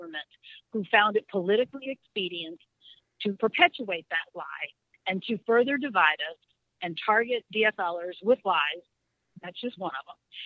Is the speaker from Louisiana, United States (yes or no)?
yes; New Orleans, Louisiana, United States; now in Minnesota, United States; So when Katrina happened and I watched all of that happen from here in Minnesota, upriver, worrying about my family and friends downriver